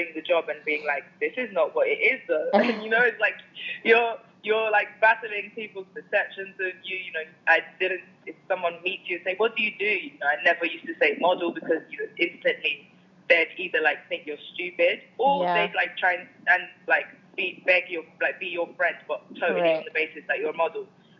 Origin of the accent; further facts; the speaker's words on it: London, United Kingdom; I'm also growing up in London.